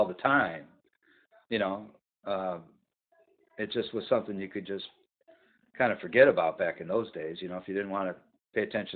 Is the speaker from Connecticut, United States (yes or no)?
no; Detroit, Michigan, United States; it was probably because of the working class neighborhood I grew up in Detroit, you know.